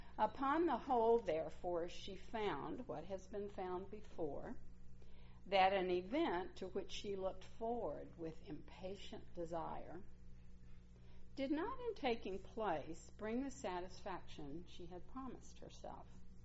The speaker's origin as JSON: {"language": "English", "region": "Mississippi", "country": "United States", "tie": "born or raised there", "lives_now": "Los Angeles, United States", "said": "I grew up in Mississippi. Some of you told me you hear that in my voice still. Although at least you can understand what I'm saying now. That wasn't true the first summer I was in L.A."}